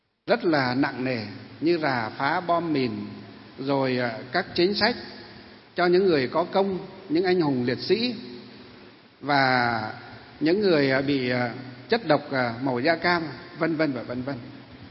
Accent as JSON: {"language": "Vietnamese", "region": "Hòa Bình", "country": "Vietnam", "tie": "born or raised there", "said": "Mặc dù chúng tôi được sinh ra ở tỉnh Hòa Bình. Tỉnh Hòa Bình là gì?"}